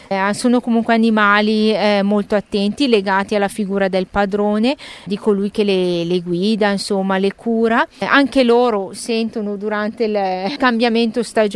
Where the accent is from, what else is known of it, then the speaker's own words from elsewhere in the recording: Lombardy, Italy; accent: Bergamasque; perché mut in dialetto bergamasco, il nostro dialetto, significa montagna